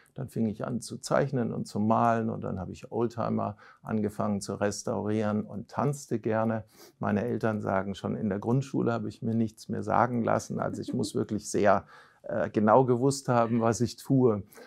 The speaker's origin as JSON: {"language": "German", "region": "Berlin", "country": "Germany", "tie": "born or raised there", "said": "in Berlin freue ich mich immer, wenn ich wieder da bin, meine alte Heimat."}